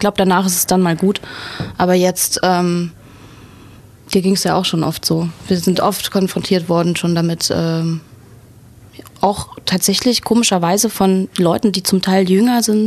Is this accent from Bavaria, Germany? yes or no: no; Thuringia, Germany; also born or lived in Weimar; In Thüringen. Also wir sind dann innerhalb von Thüringen umgezogen. Ich bin da schon groß geworden.